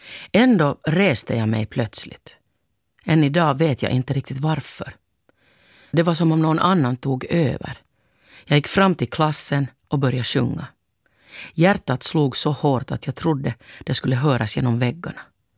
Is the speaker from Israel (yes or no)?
no; Finland; När jag var ung fanns det i Finland någonting som kallades biodagen.